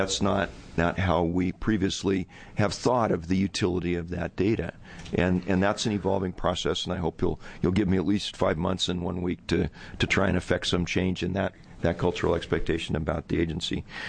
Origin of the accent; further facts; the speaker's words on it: Eugene, Oregon, United States; I grew up in Eugene, and I remember distinctly in my days before the formation of DEQ